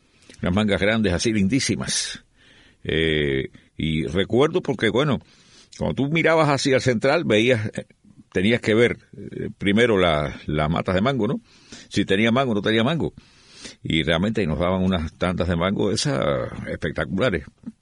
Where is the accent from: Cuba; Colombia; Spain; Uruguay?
Cuba; moved away; Yo viví una época ahí, también en esa casa viví una época de ahí hace ya algunos años. Y sí, bueno, ahí fue donde yo fui a parar cuando vine de Cuba